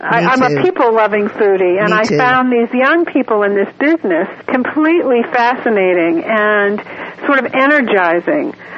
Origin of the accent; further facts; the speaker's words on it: Washington, District of Columbia, United States; And in my hometown of Washington, D.C.